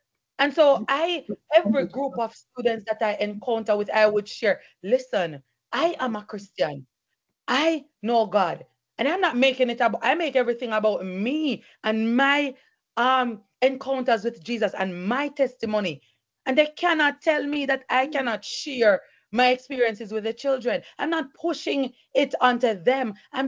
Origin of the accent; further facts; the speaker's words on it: Jamaica; moved away as an adult; now in United States; I'm Jamaican and I've taught in Jamaica for 10 years before I transitioned here.